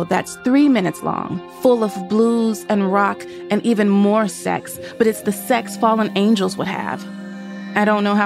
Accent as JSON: {"language": "English", "town": "Nashville", "region": "Tennessee", "country": "United States", "tie": "born or raised there", "said": "I saw him twice in New Orleans, where I went to college, and once in my hometown of Nashville."}